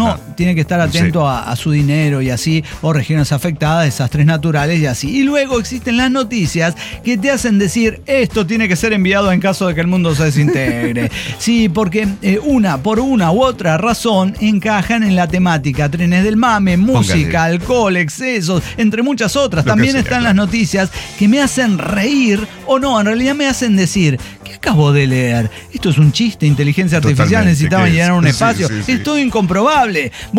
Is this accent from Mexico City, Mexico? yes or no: yes; Mexico City, Mexico; Y yo soy un chilango que está en chancletas